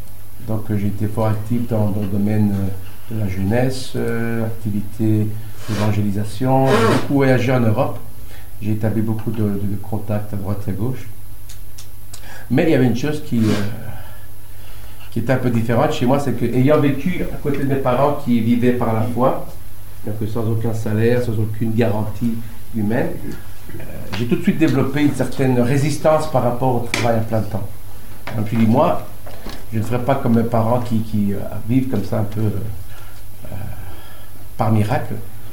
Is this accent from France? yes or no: no; Liège, Wallonia, Belgium; born there; accent: Liège; Donc mes parents étaient missionnaires pendant 11 ans à Liège, c'est la ville où je suis né. Et donc peut-être parfois mon accent liégeois va refaire surface.